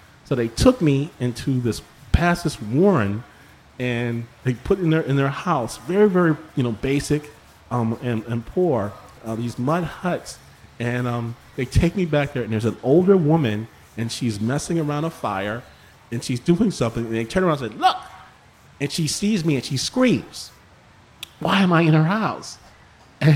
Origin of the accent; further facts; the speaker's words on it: Michigan, United States; But I'm from Michigan. I'm from the Midwest.